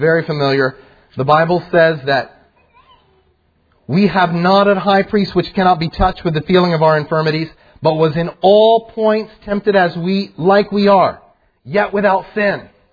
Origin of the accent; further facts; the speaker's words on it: United States; This is who I am. I'm an American